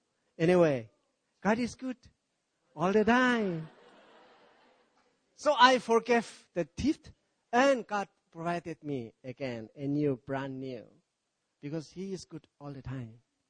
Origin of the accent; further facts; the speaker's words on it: Nagaland, India; I'm a Naga. Indian, there are so many races. And I'm from Nagaland.